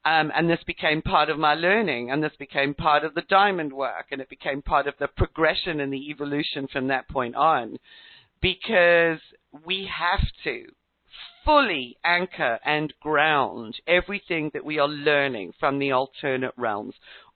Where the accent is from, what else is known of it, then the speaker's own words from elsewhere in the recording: South Africa; also born or lived in England; I was born in England, grew up in South Africa, and I was told I had to return to England.